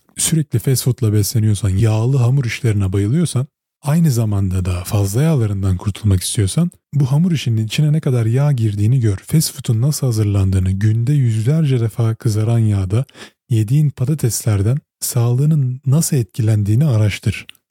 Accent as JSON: {"language": "Turkish", "region": "İzmir", "country": "Turkey", "tie": "born or raised there", "moved": "yes", "lives_now": "Canada", "said": "İzmir'de doğdum, büyüdüm. Sonra Kanada'ya geldim."}